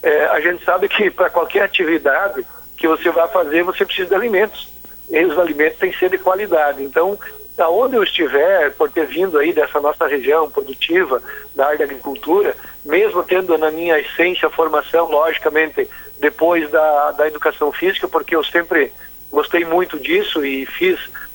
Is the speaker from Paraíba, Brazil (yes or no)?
no; Espumoso, Rio Grande do Sul, Brazil; sou natural do Espumoso